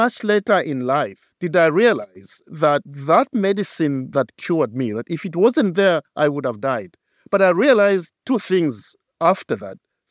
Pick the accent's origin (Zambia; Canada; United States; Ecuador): Zambia; But I remember growing up in Zambia, in the townships in Zambia